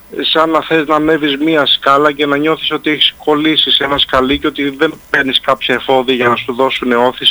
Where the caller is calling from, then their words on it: Athens, Attica, Greece; από την Αθήνα τηλεφωνώ.